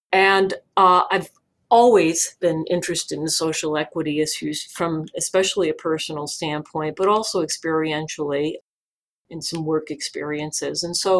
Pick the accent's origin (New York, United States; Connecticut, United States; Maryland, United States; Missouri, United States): Connecticut, United States; moved away as an adult; Well, I actually left where I was living in Connecticut when I was 18. I turned 18. I was of age. I got in my car and took off and ended up in Miam